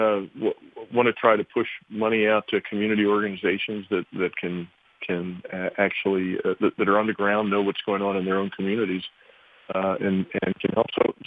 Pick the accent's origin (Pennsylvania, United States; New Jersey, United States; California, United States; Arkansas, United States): Pennsylvania, United States; born there; I mean, I've only been in politics for 7 years, but I'm an American Pennsylvanian born here.